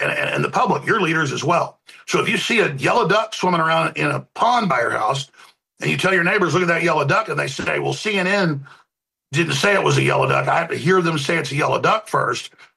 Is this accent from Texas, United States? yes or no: yes; Dallas, Texas, United States; many times growing up in Dallas, I saw tornadoes.